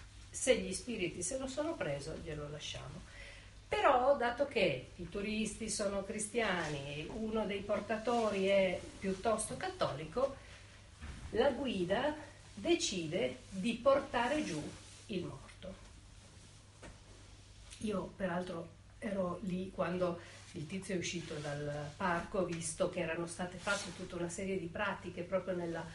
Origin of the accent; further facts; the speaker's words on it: Rosta, Piedmont, Italy; Io sono di Rosta e questa roba mi fa sentire vicina.